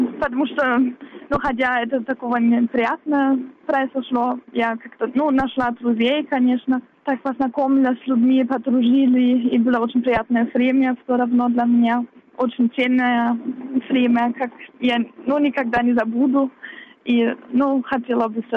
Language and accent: Russian; Wittenberg, Saxony-Anhalt, Germany; Ну, связано с тем, что я из Виттенберга, из этого города в Германии, и мы с Могилевом города побратима. И поэтому я уже один раз ездила с группой из моего родного города, как на экскурсию в Могилеве.